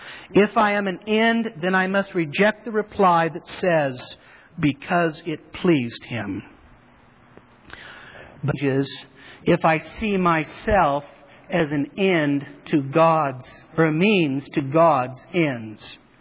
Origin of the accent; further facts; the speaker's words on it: Marysville, California, United States; born there; I was born in Marysville, California.